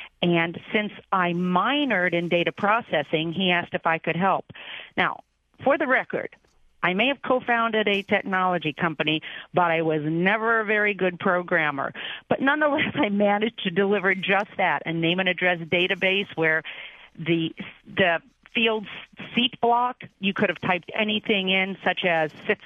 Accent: Cincinnati, Ohio, United States; We were a devout Catholic family growing up in Cincinnati

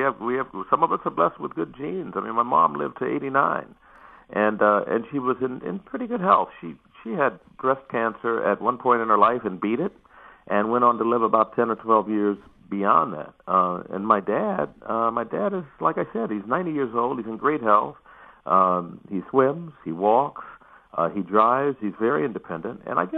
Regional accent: Gary, Indiana, United States; Well, I was born and raised in Gary, Indiana.

